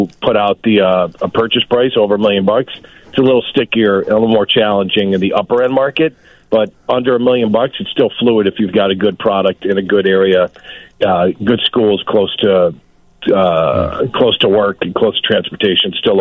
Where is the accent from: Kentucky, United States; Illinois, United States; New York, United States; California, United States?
New York, United States; it is Florida because I'm from New York, and that's the proper way to say it, Bob.